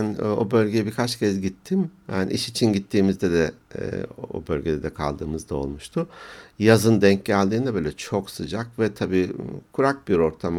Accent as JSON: {"language": "Turkish", "town": "İnönü", "region": "Eskişehir", "country": "Turkey", "tie": "born or raised there", "said": "Belki bahsetmişimdir hani Eskişehir İnönü benim memleketim"}